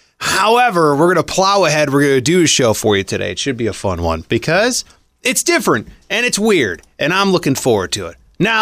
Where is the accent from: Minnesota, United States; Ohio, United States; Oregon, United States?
Ohio, United States; Cleveland; And I'm from Cleveland, in a place like Michigan, you can hire 1,000 people.